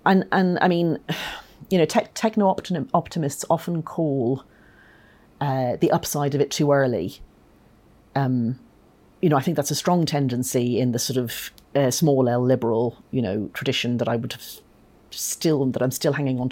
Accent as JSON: {"language": "English", "country": "Ireland", "said": "I mean, I'm Irish. I wasn't able to get the pill when I was a student"}